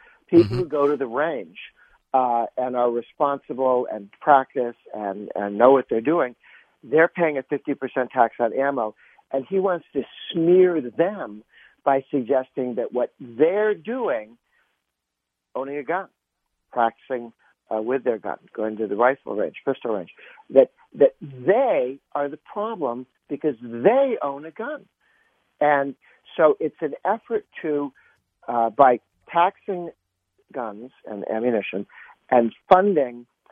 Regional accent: Massachusetts, United States; I grew up in Massachusetts. We had in my parents' basement, we had a pistol range

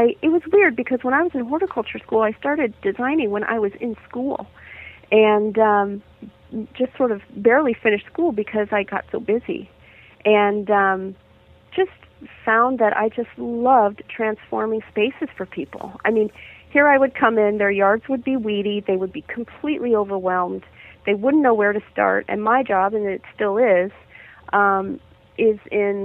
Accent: Chicago, Illinois, United States; now in Seattle, United States; I grew up in Chicago, and I hadn't really had a lot of experience with gardening in the Midwest, but I moved out to Seattle shortly after college

